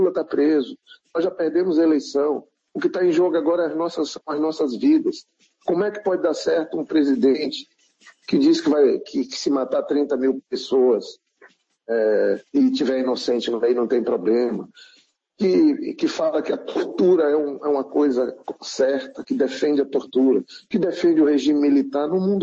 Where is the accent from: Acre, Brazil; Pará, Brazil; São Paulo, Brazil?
Acre, Brazil; eu tenho fé em Deus de seguir como acriano, como brasileiro, procurando ajudar.